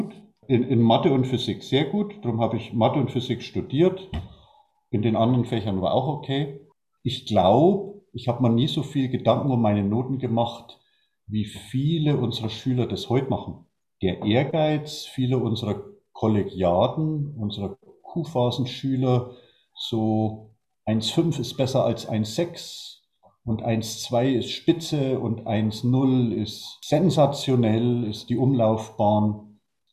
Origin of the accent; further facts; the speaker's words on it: Naila, Bavaria, Germany; also born or lived in Hof; Ich bin auch im Landkreis, geboren, war dann länger weg oder lange Zeit in Hof. Ist ja nicht so weit weg, die Weltstadt Hof. Aber ich bin quasi, ich habe nach einer langen Lebensschleife, bin ich wieder irgendwie zurück in mein kleines Naila